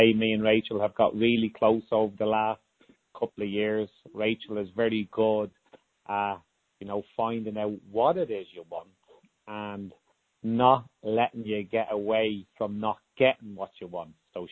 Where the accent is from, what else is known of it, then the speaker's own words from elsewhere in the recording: Dublin, Leinster, Ireland; I'm from Dublin, Ireland